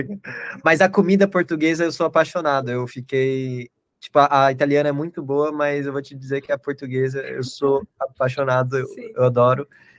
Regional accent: Brazil; lembrando aos nossos de onde a gente vem, que a gente é brasileiro, a gente não pode mudar isso. A gente vem da América Latina, a gente é latino, mas está vivendo aí

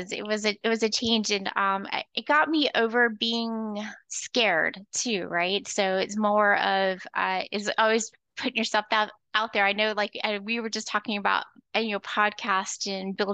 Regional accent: Florida, United States; now in Georgia, United States; so I'm originally from Florida. I'm gonna tell you, Florida's not the South.

